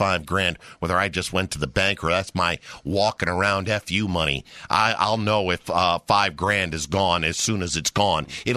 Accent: Connecticut, United States; I'm from Connecticut, the nutmeg state.

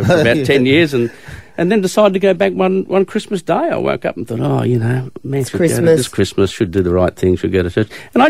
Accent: New South Wales, Australia; I grew up in the Hunter Valley, where in a really small valley where everyone was related, except me.

